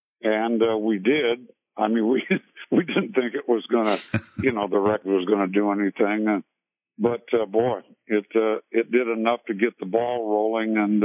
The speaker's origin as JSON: {"language": "English", "region": "California", "country": "United States", "tie": "born or raised there", "said": "Yeah, I mean, back in 1962, Bobby and I were raised in Orange County, California"}